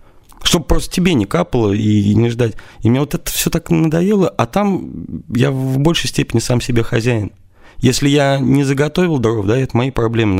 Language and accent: Russian; Kinel, Samara Oblast, Russia; В Кинеле, это мой родной город, я его люблю по-своему